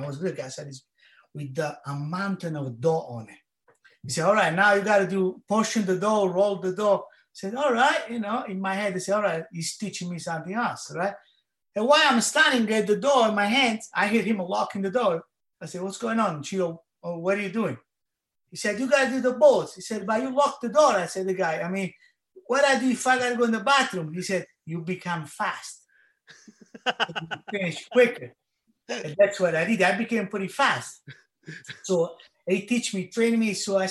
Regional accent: Naples, Campania, Italy; When I grew up in Naples, the kids that grew up like me, they didn't really have a lot of choices.

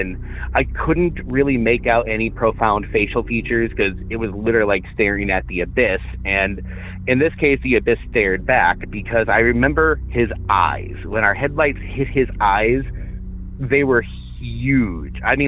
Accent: Illinois, United States; I'm from Northern Illinois.

